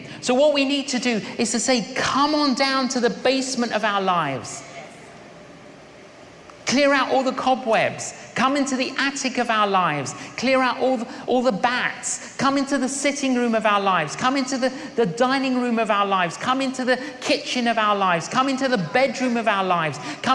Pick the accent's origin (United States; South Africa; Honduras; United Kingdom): United Kingdom; London; when I was growing up in London, I was an agnostic. I didn't believe in God.